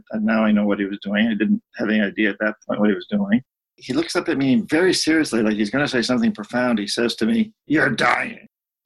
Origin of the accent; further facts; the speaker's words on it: New England, United States; A voice from my past, from my childhood, from growing up in New England.